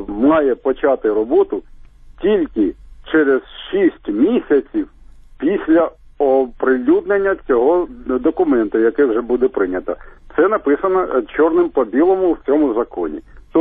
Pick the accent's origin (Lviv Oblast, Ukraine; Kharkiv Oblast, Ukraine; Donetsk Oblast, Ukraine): Kharkiv Oblast, Ukraine; Kharkiv; я з Харкова.